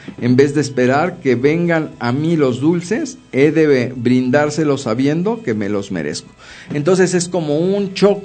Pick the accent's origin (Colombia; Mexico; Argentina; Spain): Mexico; desafortunadamente como mexicanos, pues el aceite nunca falta